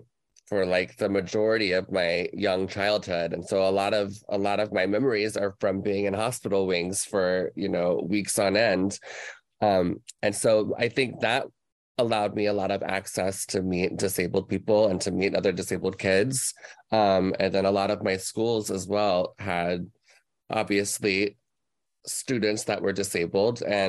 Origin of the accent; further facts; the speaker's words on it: Orlando, Florida, United States; born there; Well, you know, I was born in Orlando, Florida, and my father at the time worked for Lockheed Martin. So we moved around quite a lot.